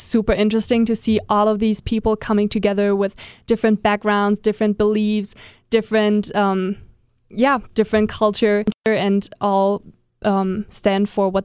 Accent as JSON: {"language": "English", "country": "Germany", "second_language": "English", "lives_now": "United States", "said": "I'm from Germany."}